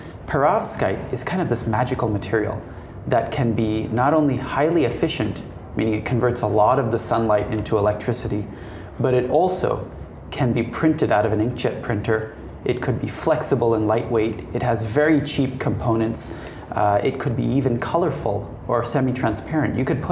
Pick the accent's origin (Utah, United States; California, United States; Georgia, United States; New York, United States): California, United States; You know, I grew up in Silicon Valley.